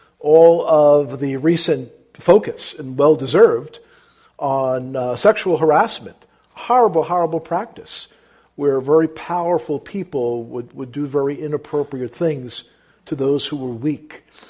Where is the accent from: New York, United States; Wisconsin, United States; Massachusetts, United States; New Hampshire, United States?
New York, United States; Brooklyn; brought up in the streets of Brooklyn. I could use mouth judo and karate. You know, you had to do that growing up in Brooklyn to survive.